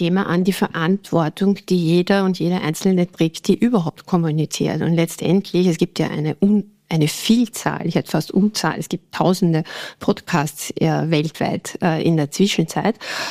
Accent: Austria; als Österreicherin

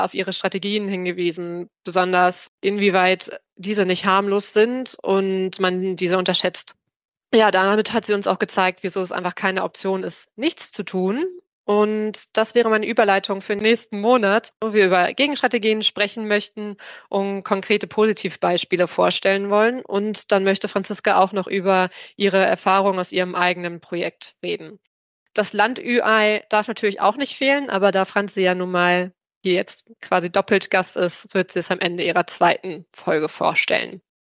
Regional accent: Lower Saxony, Germany; Ich komme nämlich aus der Lüneburger Heide

